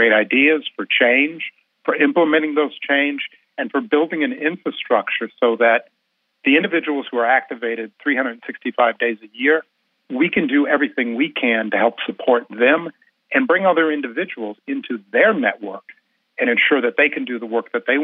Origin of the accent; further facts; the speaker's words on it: Milwaukee, Wisconsin, United States; Almost all the, you know, good quality values that I have in my life are things that I learned growing up in Milwaukee